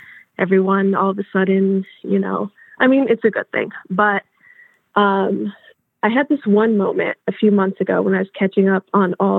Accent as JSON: {"language": "English", "region": "New Jersey", "country": "United States", "tie": "born or raised there", "said": "But I was born and raised in New Jersey."}